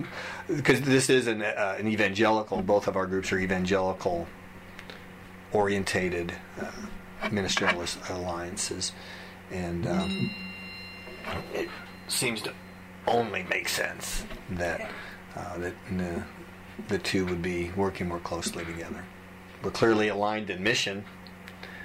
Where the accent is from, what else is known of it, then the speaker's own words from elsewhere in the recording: Galesburg, Illinois, United States; I came from Galesburg, Illinois, where there were three times more churches in a town of 36,000 than there is in this town.